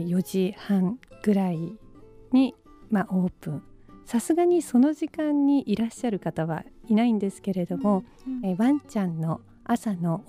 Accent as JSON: {"language": "Japanese", "town": "Setagaya", "region": "Tokyo", "country": "Japan", "tie": "born or raised there", "said": "私自身ですね、生まれた時から、世田谷で育ちました。生まれ育ったのは世田谷区蒲田というところで、真言宗智山派の吉祥院という寺院で、育ちました。"}